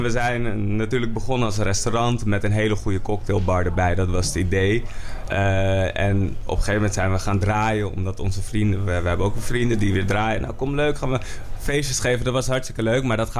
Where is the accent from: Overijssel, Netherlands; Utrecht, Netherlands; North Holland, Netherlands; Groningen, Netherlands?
North Holland, Netherlands; Amsterdam; We komen alle drie uit Amsterdam. We zijn allemaal ook in het centrum, of dan wel West.